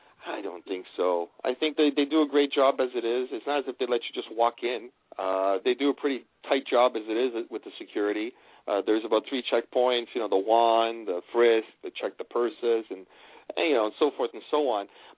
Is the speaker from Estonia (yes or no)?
no; Canada; I'm a hometown boy. I'm a Canadian, you know, first